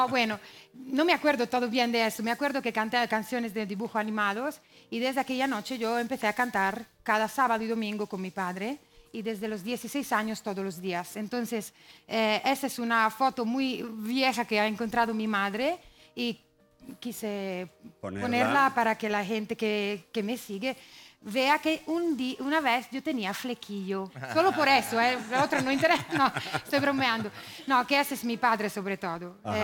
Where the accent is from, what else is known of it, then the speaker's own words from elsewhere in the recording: Italy; Spanish is a second language; Y vino a mi tierra y me dijo, tienes que cantar en español.